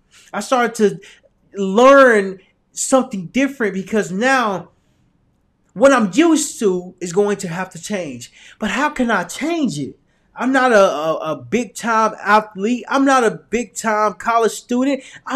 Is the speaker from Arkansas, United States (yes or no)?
yes; Little Rock, Arkansas, United States; moved away; I grew up in Little Rock, Arkansas. Little Rock, Arkansas is a small town. I didn't think it was that small until I left and went to California and went to different states.